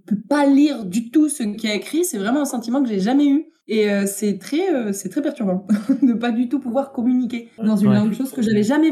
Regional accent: Spain; En fait, j'ai grandi en Espagne, donc je parle, j'étais scolarisée là-bas.

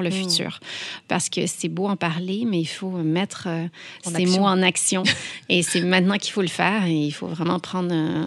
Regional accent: Canada; on a un pied en France avec l'accent, vous avez bien compris, je suis canadienne.

